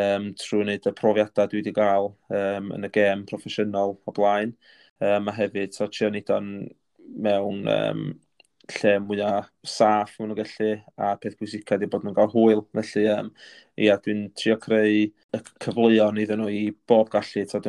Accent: Caernarfon, Wales, United Kingdom; now in Groeslon, United Kingdom; Dwi'n dod o Gynarfon yn wreiddiol a bellach yn byw jyst tu allan i Gynarfon yn Groeslon.

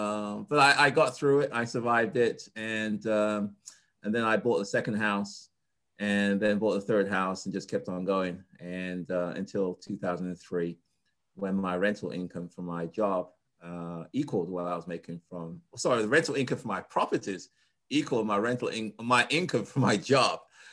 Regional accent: England, United Kingdom; also born or lived in Ghana; now in United States; I was born in Ghana, and then when we were 5 years old, I moved to England. So I lived in England until I came to the US October the 17th, 1985

